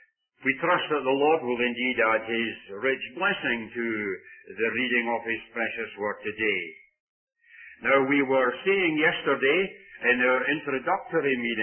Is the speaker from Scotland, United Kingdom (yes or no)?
yes; Scotland, United Kingdom; So be warned as to what can happen with us Scotsmen down through.